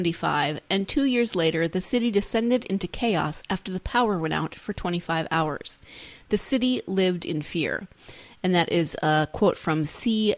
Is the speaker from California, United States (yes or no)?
no; Montana, United States; It's very different from my own childhood growing up in Montana, in rural Montana